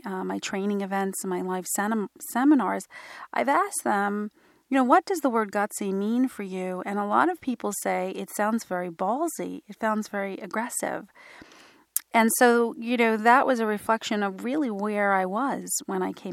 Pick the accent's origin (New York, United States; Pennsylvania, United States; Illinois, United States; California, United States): New York, United States; New York City; So I grew up on Wall Street. I went to college in the downtown New York City area and landed in financial services.